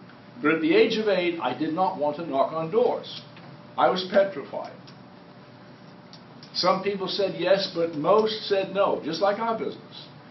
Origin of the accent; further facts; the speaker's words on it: Newcastle, North East England, United Kingdom; I was born in Newcastle, northern England, a coal mining town. Coal miners come out of the ground every day covered with coal dust.